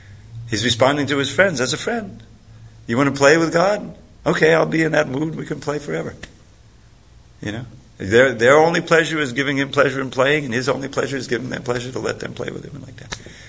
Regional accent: New York City, New York, United States; I grew up in New York City.

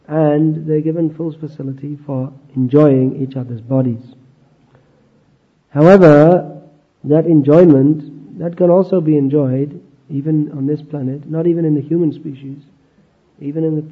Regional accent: England, United Kingdom; I never learned his name, it's difficult. I'm English, I can't say these names very well.

